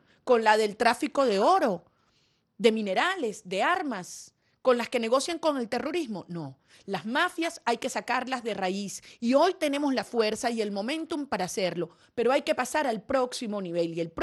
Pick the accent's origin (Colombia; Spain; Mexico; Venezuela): Venezuela; yo tengo que decirlo como venezolana